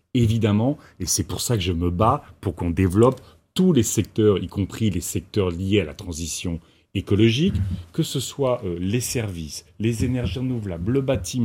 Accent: Hauts-de-France, France; Moi, vous savez, je viens de Picardie. Dans mon village où je suis né, vous n'avez plus de gare avec un. Il n'y a pas de train qui passe, il n'y a pas les bus, il n'y a pas le métro, il n'y a pas le tram.

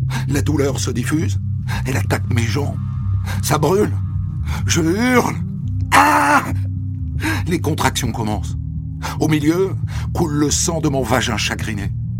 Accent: Concarneau, Brittany, France; J'ai grandi à Concarneau, dans le Finistère Sud, à 100 mètres de chez ma grand-mère maternelle, mamie Paulette.

